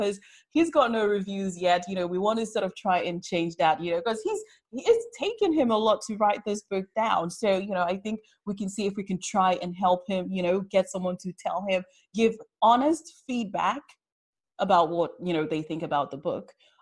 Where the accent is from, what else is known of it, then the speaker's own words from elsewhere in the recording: London, United Kingdom; I say Londoners because I'm a Londoner, right?